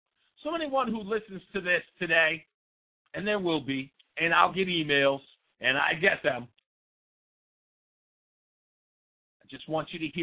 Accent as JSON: {"language": "English", "town": "New York City", "region": "New York", "country": "United States", "said": "I am a black man. I am from the hood. I'm from Hollis, Queens. I lived in a single-parent household."}